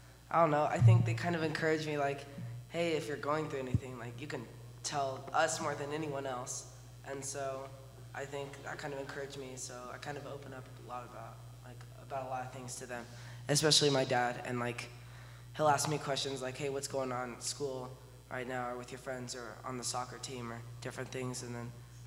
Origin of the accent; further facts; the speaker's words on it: Auburn, California, United States; I'm from Auburn, California, and I'm going into 10th grade.